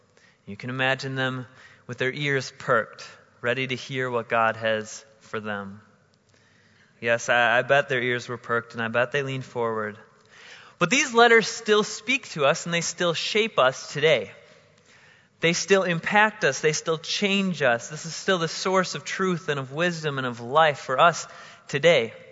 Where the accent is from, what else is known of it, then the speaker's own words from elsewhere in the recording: Wisconsin, United States; So I grew up in the Christian Reformed denomination in a small town in Wisconsin.